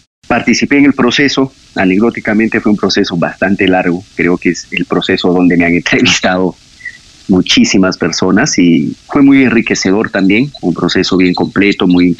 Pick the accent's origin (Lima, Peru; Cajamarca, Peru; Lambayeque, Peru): Cajamarca, Peru; Yo soy de Cajamarca, estudié Ingeniería Civil en la Universidad Nacional de Cajamarca